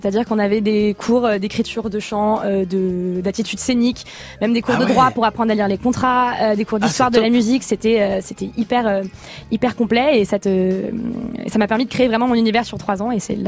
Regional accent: Île-de-France, France; born there; je suis née à côté de Paris, mais dû au métier de mon papa, j'ai beaucoup déménagé dans mon enfance. J'ai fait une quinzaine de déménagements et j'ai fait toute la France et la Belgique

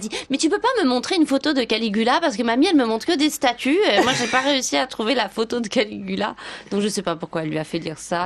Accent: Morocco; j'appelle sur le fixe chez moi au Maroc

